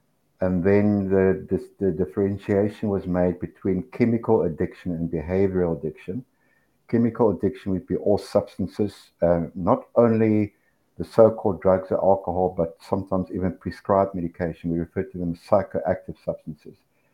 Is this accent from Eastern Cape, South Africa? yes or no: no; Johannesburg, Gauteng, South Africa; moved away as an adult; now in Chiang Mai, Thailand; I am originally from South Africa, Johannesburg. I've been living and working in Thailand for 4 years now. And currently living in Chiang Mai, we've been here for 1 year